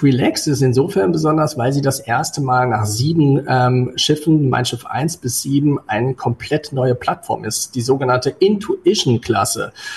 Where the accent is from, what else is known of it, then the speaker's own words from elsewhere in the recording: North Rhine-Westphalia, Germany; now in Hamburg, Germany; Ich komme aus Ostwestfalen. Da ist es jetzt nicht ganz so mit dem Meer